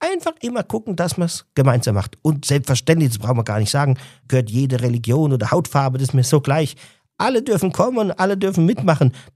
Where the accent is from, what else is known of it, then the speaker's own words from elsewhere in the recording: Wassertrüdingen, Bavaria, Germany; Ich bin aus Wassertrüdingen, kennst du Wassertrüdingen? Nein, kein blassen Schimmer. Wo ist das? So, ja, südlich von Ansbach.